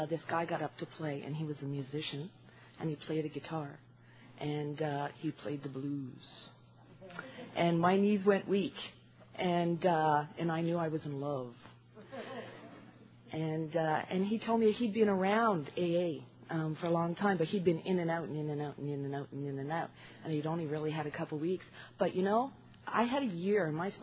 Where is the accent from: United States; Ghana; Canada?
Canada; Ottawa, Ontario; I'm from Ottawa, Ontario, and I was really fortunate.